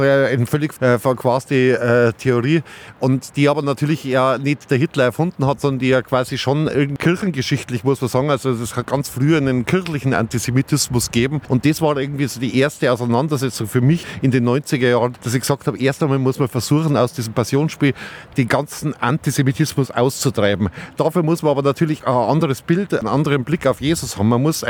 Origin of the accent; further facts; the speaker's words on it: Oberammergau, Bavaria, Germany; Ich bin in einem Wirtshaus in Oberammergau aufgewachsen.